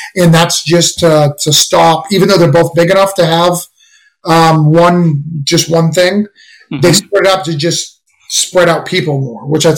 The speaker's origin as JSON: {"language": "English", "region": "New England", "country": "United States", "said": "Well, I'm from the New England area, so I know Boston pretty well."}